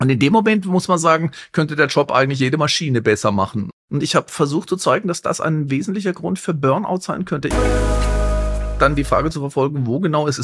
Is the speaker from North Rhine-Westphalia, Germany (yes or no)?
no; Baden-Württemberg, Germany; Ich bin im Schwarzwald aufgewachsen und wir sind halt immer, eigentlich so, kaum konnte man gehen, auf Skier standen.